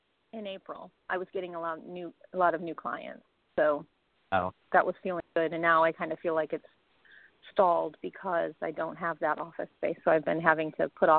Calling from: Austin, Texas, United States; Hi, Reverend James and Aki. … in Austin.

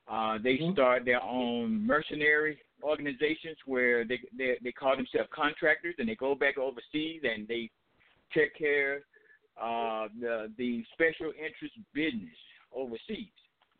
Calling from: Albany, Georgia, United States; I'm calling from Albany, Georgia, via Atlanta, Georgia.

